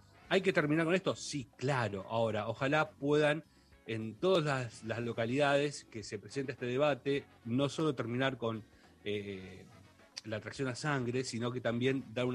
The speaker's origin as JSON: {"language": "Spanish", "town": "Bahía Blanca", "region": "Buenos Aires Province", "country": "Argentina", "tie": "born or raised there", "said": "Pongo como ejemplo mi ciudad, Bahía Blanca. Siempre voy a mi terruño porque es un lugar que conozco bastante bien."}